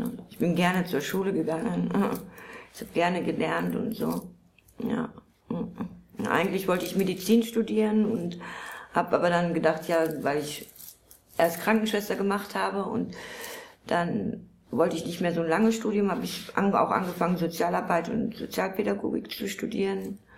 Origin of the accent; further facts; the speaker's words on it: Krefeld, North Rhine-Westphalia, Germany; born there; ich bin in Krefeld geboren, Krefeld-Oerding geboren